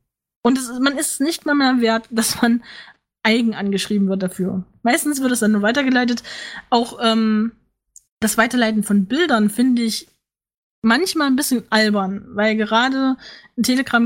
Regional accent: Thuringia, Germany; das ist tatsächlich in Thüringen, in meinem Heimatbundesland, der erste Fördance seiner Art.

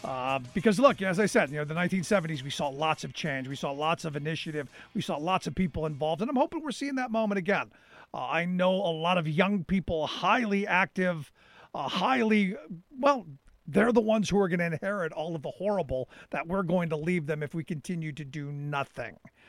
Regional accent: Cleveland, Ohio, United States; I grew up in Cleveland, Ohio, home of the Cuyahoga River that has caught on fire numerous times.

